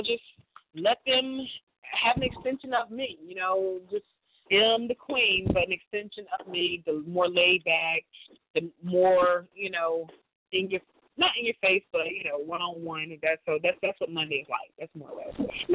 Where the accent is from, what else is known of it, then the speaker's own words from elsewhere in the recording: North Carolina, United States; I'm from North Carolina. I'm not a stranger to hurricanes and having to be in the house for days on end with no lights